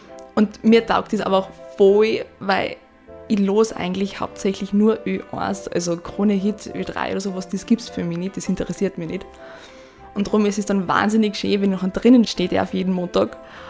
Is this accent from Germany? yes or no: no; Salzburg, Austria; now in St. Pölten, Austria; Ich komme aus dem Land Salzburg und wohne seit September hier da in St. Pölten